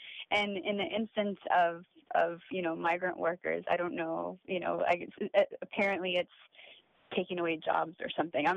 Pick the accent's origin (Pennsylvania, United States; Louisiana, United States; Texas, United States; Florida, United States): Texas, United States; El Paso; No, I grew up there. I grew up in El Paso.